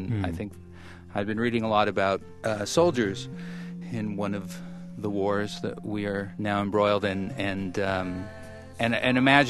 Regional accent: Helena, Montana, United States; born or raised there

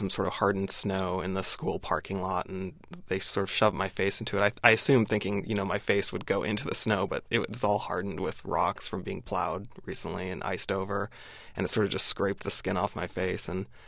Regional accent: Spokane, Washington, United States; born or raised there

